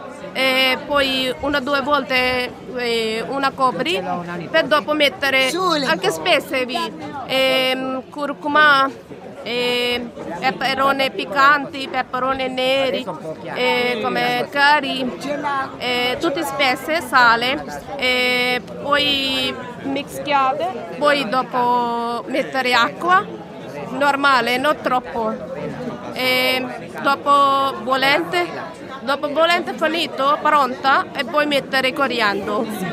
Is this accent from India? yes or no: yes; India; Italian is a second language; now in Italy; No, italiano no. Sono indiano.